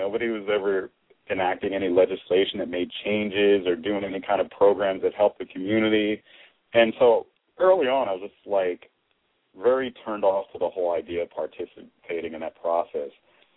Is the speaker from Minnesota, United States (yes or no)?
no; New York, United States; because growing up in Harlem, you know, that's where I grew up.